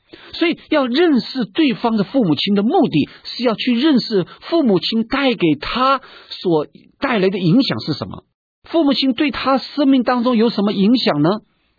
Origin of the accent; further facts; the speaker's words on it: China; 但是我们中国人的家庭里面，我们不要忘记